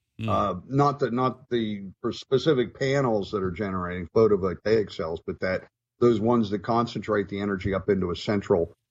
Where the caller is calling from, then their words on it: Pennsylvania, United States; I'm calling you from Pennsylvania this morning.